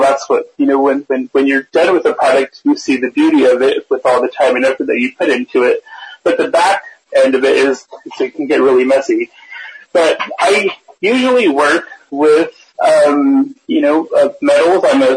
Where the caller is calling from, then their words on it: New Mexico, United States; I am calling in from New Mexico.